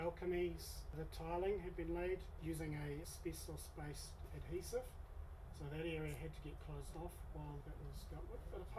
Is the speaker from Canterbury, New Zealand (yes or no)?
no; Hawke's Bay, New Zealand; I'm from Hawke's Bay originally, but we'd actually moved back here only about 7 years ago, so we were new to the area in some respects.